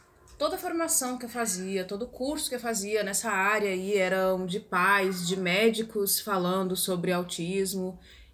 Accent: Goiás, Brazil; Eu não sou brasileira, não, eu sou goiana mesmo.

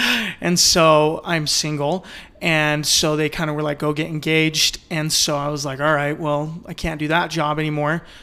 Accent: Mapleton, Utah, United States; I grew up down in Mapleton, Utah, which is it was a small area when I was growing up, but now I feel like it's gotten big.

